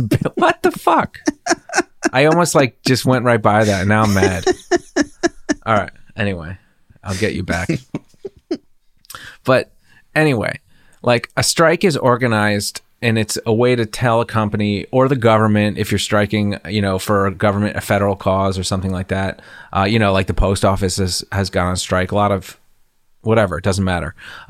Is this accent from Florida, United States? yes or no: no; New Jersey, United States; I grew up in Jersey originally, and we knew about Bethlehem and what happened